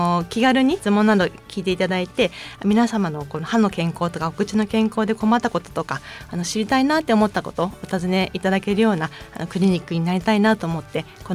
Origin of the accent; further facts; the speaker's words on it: Tsubame, Niigata, Japan; 一番にやっぱりこう生まれ故郷で育ててもらった